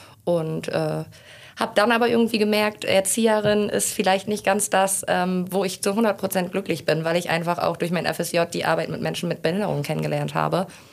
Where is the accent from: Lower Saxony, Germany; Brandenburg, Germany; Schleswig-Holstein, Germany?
Lower Saxony, Germany; Meppen; Ja, ich bin Emsländer Mädel. Ich bin in Meppen geboren und bin auch in Meppen aufgewachsen. Bin auch hier in Nödicke in die Kita-Kirche, Kindergarten Eichenohr gegangen und danach auf die Johannes-Gutenberg-Schule und dann aufs Windhorst-Gymnasium.